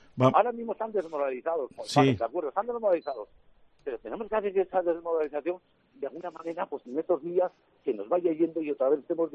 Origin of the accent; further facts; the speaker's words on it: Basque Country, Spain; Yo soy de Guipúzcoa y el Goibar es de Guipúzcoa, pegado a Ibar. Media hora de mi casa, de Escoriaza, está el Goibar.